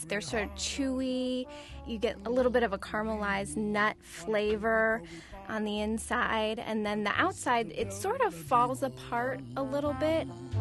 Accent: Ashtabula, Ohio, United States; I'm from Ashtabula, Ohio.

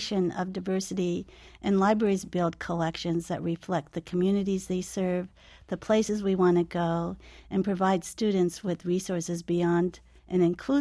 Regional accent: Minnesota, United States; I'm a Native person. I'm American Indian. And some of my students work with tribal communities on promoting books. I'm Anishinaabe or Ojibwa from Minnesota.

